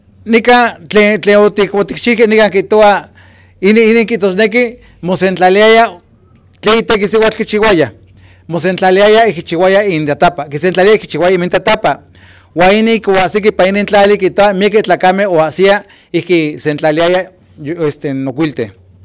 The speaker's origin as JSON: {"language": "Spanish", "town": "Coahuila", "country": "Mexico", "said": "Me cuentan mis abuelos, porque yo soy de Coahuila, me cuentan mis abuelos que en el cómo nació Coahuila"}